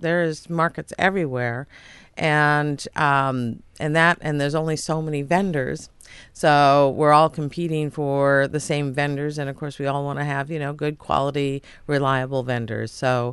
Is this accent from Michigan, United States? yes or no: no; Seattle, Washington, United States; I grew up in Seattle. My parents moved there from Chicago in 1962 in time for the World's Fair.